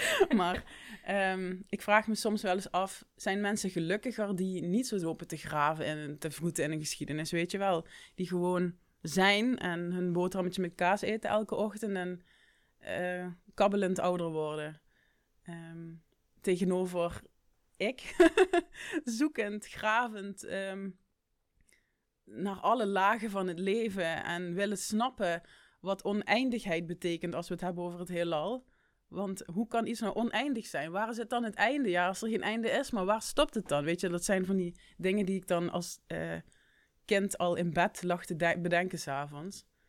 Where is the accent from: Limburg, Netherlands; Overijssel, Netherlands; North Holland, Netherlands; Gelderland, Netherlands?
Limburg, Netherlands; Brunssum; Ik ben een Brunsums meidje. Geboren en getogen in Brunsum, Zuid-Limburg. En woon nog steeds hier. In de buurt.